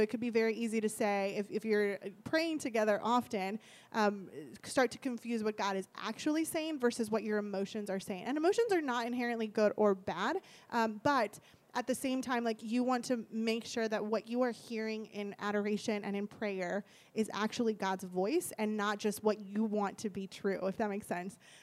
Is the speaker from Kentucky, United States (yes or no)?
no; Eagle Pass, Texas, United States; You know I'm from Eagle Pass, right?